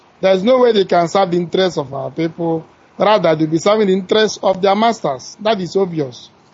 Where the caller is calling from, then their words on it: Igwacha, Southeast, Nigeria; calling from Igwacha in Biafra land.